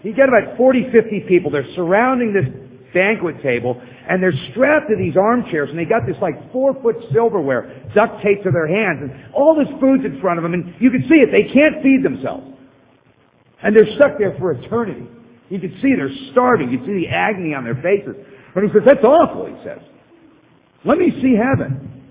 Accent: Malibu, California, United States; I grew up in Malibu.

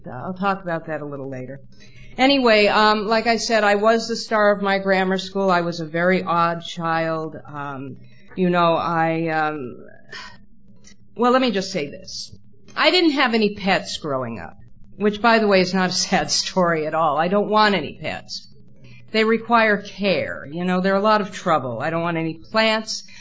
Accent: Boise, Idaho, United States; however, despite the fact that … I am not Irish. I'm a Jewish person from Boise, Idaho, which is kind of like being a Japanese person from Kazakhstan, you know.

